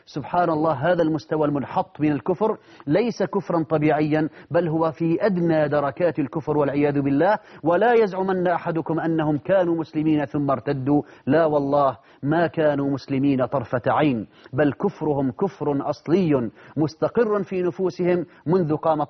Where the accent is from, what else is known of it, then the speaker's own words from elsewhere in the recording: Syria; عندنا في سوريا